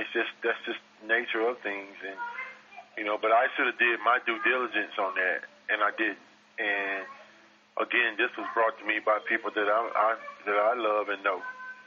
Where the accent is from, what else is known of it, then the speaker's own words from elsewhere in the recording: Macon, Georgia, United States; There was, in my hometown of Macon, Georgia, there's a Harriet Tubman Museum, and there's also a Boys and Girls Club.